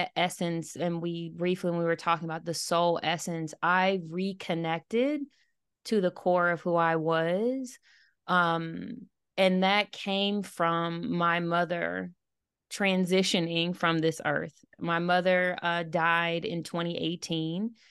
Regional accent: Michigan, United States; also born or lived in Florida / California; now in Atlanta, United States; I'm originally from Michigan. I now live in Atlanta, but I've also lived in Florida and California.

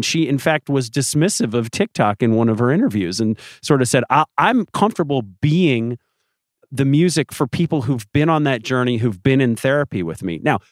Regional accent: United Kingdom; accent: British; you're going to hear a lot of my horrible British accent through the course of this pod.

